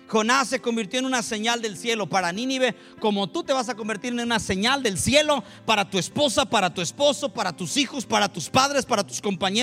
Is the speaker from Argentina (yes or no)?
no; Mexico; de donde yo vengo en México es una, es playa.